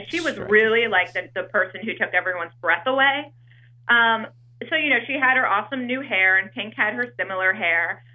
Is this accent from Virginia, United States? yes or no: yes; Virginia, United States; I grew up in Virginia.